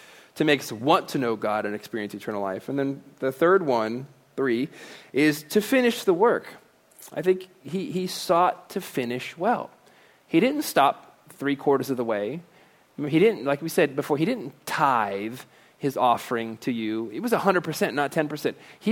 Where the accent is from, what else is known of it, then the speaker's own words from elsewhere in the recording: Florida, United States; I grew up in Florida, Disney World. Been there like 100 times because anytime a relative came, I went there.